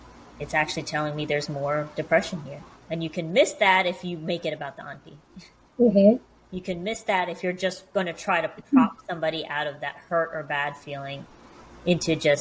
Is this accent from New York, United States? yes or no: yes; New York, United States; now in Alabama, United States; I know I grew up in New York, and now I'm in Alabama